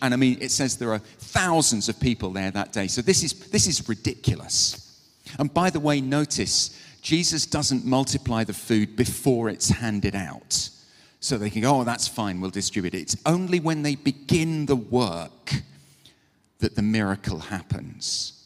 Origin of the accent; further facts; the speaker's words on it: United Kingdom; And obviously, we're very British, so we try not to say anything about this out loud